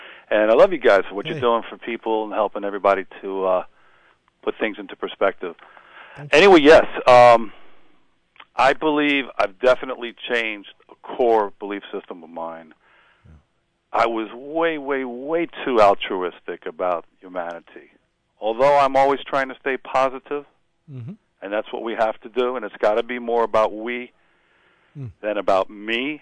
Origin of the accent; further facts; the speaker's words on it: New York City, New York, United States; My altruism, as well as I'm a New Yorker. I've had to deal with a lot in the city life of ours. I've even been characterized as an angry New Yorker